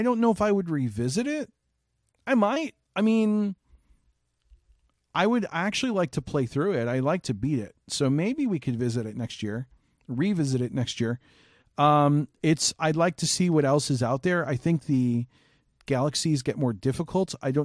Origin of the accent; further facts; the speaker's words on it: Chicago, Illinois, United States; I grew up in Chicago. I still live here.